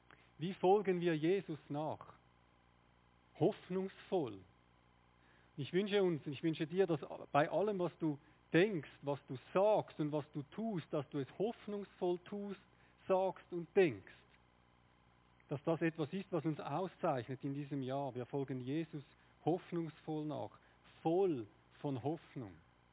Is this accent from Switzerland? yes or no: yes; Switzerland; Das ist vielleicht das, was wir als Schweizer so aussuchen würden, ja.